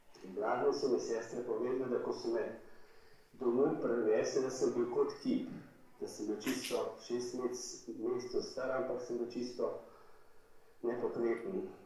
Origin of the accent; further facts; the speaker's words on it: White Carniola, Slovenia; iz Bele krajine.